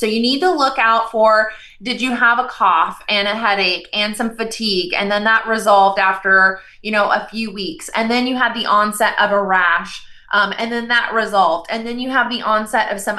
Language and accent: English; California, United States; I'm born and raised in California, in Kern County, lived here my entire life.